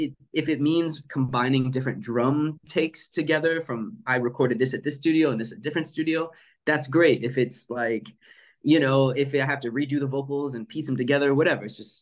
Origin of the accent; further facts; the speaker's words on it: Maryland, United States; runs directly through Maryland. That my home state.